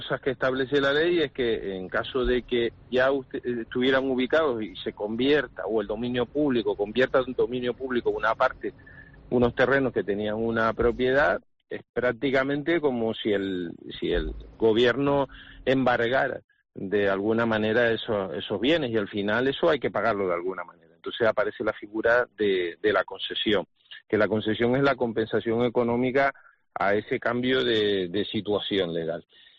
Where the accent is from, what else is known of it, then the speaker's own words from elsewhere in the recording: Canary Islands, Spain; con uñas y dientes, como canarios que somos, ¿no?